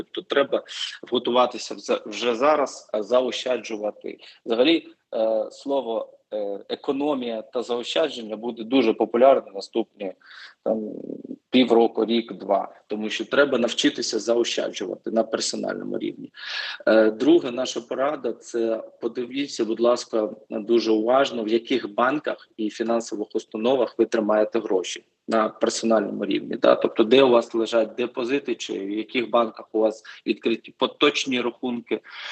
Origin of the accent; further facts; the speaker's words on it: Kharkiv, Kharkiv Oblast, Ukraine; Я сам з Харкова